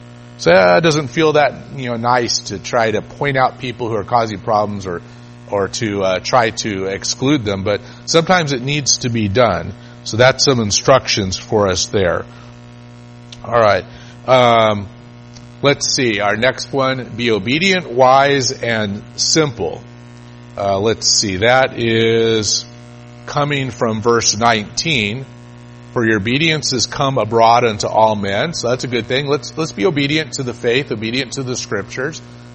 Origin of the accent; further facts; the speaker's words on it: United States; I grew up in America. I'm influenced by American culture.